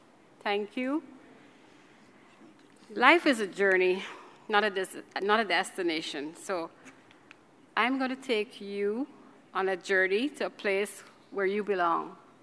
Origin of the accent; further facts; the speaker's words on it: Barbados; We are just most easterly island of the island chain in the Caribbean. Historically, we are very British, and geographically, unique